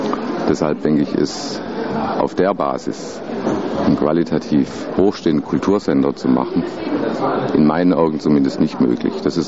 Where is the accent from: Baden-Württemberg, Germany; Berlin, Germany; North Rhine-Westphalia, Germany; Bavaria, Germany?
Baden-Württemberg, Germany; Freiburg; Also ich komme ja aus Freiburg